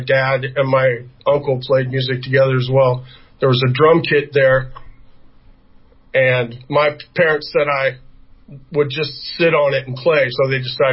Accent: Kirkland, Washington, United States; I grew up in Kirkland, Washington.

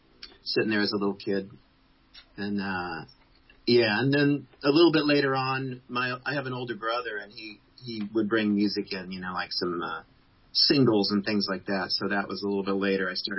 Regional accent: Champaign, Illinois, United States; I grew up in Champaign, Illinois, right?

